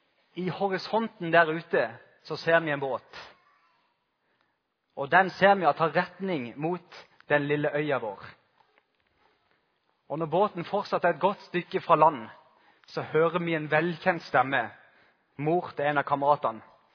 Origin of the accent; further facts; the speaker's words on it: Farsund, Agder, Norway; så rodde vi ut i skjærgården i Farsund, der jeg kommer fra